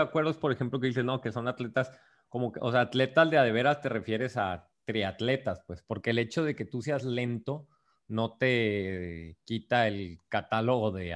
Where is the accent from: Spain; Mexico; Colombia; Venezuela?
Mexico; Y a veces como mexas, como mexicanos, nos, o sea, bajamos al mismo mexicano